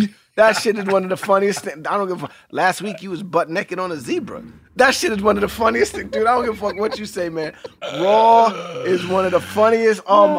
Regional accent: New York City, New York, United States; I grew up in New York City, 43rd and 9th Avenue. I was very close to 30 Rock.

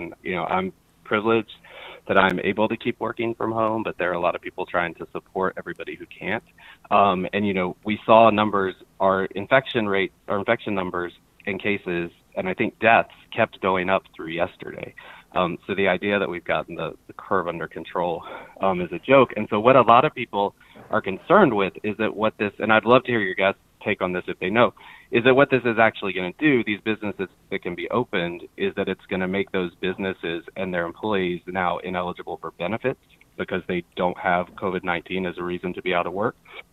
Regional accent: Atlanta, Georgia, United States; also born or lived in New York; Yeah, I'm born and raised in Atlanta. I live here now. Lived here most of my life, but I've also lived in New York a couple of times

